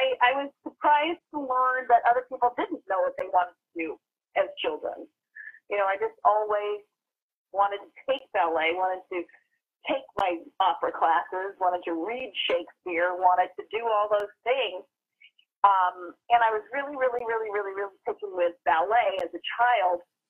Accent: California, United States; Yeah, I grew up in California, so I was in Los Angeles when they called to go to Broadway.

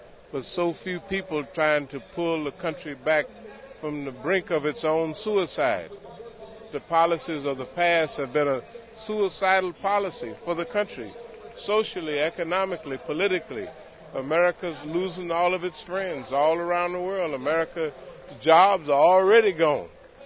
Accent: Washington, District of Columbia, United States; We're from Southeast Washington.

